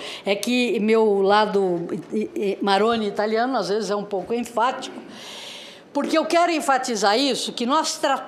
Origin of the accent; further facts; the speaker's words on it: Santos, São Paulo, Brazil; venho de uma cidade, de Santos